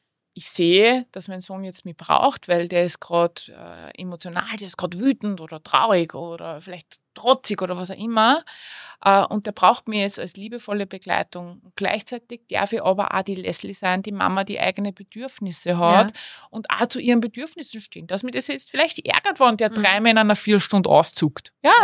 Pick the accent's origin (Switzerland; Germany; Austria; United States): Austria; Linz, Upper Austria; Ich komme aus einem Viertel in Linz. Da, ja, das ist so, das Ghetto, hat man früher gesagt, ja.